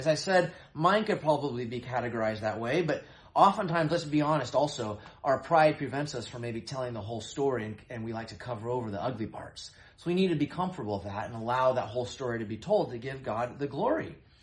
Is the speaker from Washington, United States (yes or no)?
yes; Seattle, Washington, United States; I'm a lifelong Seattle Seahawks fan, born and raised in the Seattle area.